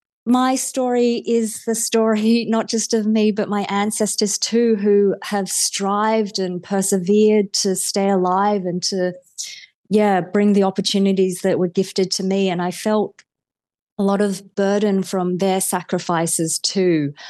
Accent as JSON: {"language": "English", "town": "Canberra", "region": "Australian Capital Territory", "country": "Australia", "tie": "born or raised there", "said": "Even though I grew up in Canberra, it had shaped China and its history had shaped me in ways that I was yet to find out"}